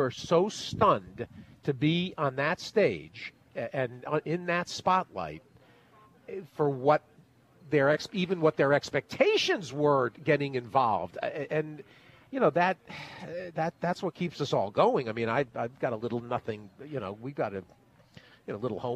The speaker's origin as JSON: {"language": "English", "region": "Connecticut", "country": "United States", "tie": "born or raised there", "also_born_or_lived": "New York", "said": "And I grew up in Connecticut, New York."}